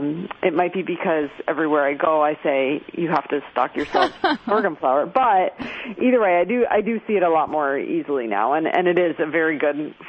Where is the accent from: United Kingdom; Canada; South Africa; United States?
Canada; as a Canadian, sometimes it's hard for me to make recommendations